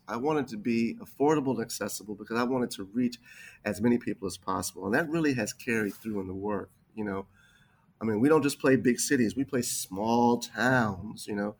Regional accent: Washington, District of Columbia, United States; A lot of those awards you mentioned were given to me in my hometown of Washington, D.C. by the D.C. Commission on Arts and Humanities

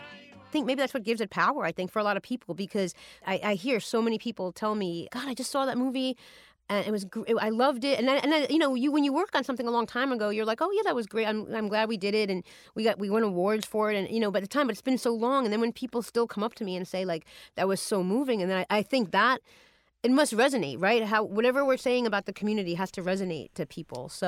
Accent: New York City, New York, United States; So I'm actually from the Bronx

